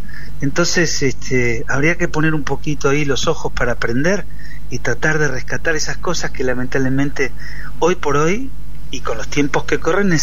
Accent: San Nicolás, Buenos Aires Province, Argentina; moved away as an adult; now in Buenos Aires, Argentina; yo soy de San Nicolás, nací en San Nicolás, en la ciudad de San Nicolás, y a los 18 años me vine para Buenos Aires

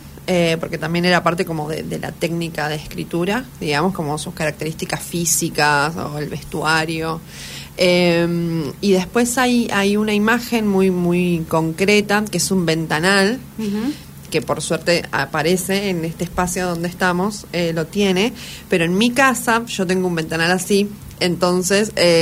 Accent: Posadas, Misiones, Argentina; yo soy de Posadas, por eso digo, o sea, que no viví en el campo

